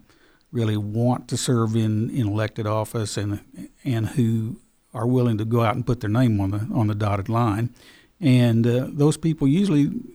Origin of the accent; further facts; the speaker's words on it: Oklahoma, United States; But, I grew up in Oklahoma where people sort of settled into these secondary offices.